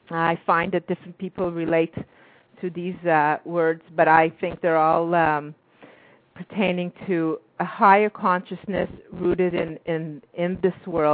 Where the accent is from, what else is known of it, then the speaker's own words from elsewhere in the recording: Montreal, Quebec, Canada; I'm a poet from Montreal, Canada.